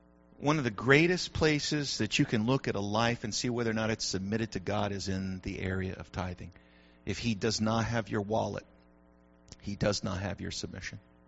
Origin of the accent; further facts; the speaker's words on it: United States; I am an American.